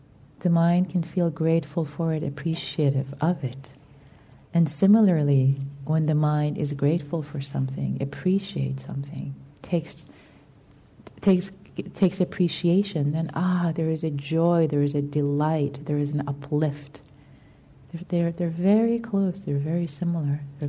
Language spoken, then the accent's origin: English; Tehran, Tehran Province, Iran; English is a second language; I was brought up in Tehran, Iran, in a liberal Muslim family.